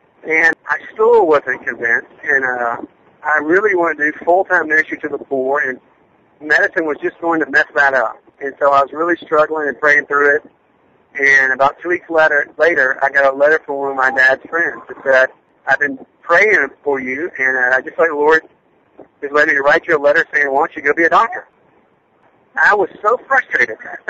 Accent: Columbus, Georgia, United States; Well, I grew up in Columbus, Georgia, and I really grew up in a great family.

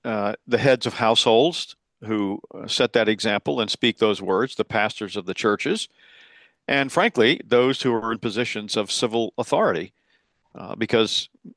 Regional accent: Columbia, South Carolina, United States; a large church in my hometown in Columbia, South Carolina, some years ago.

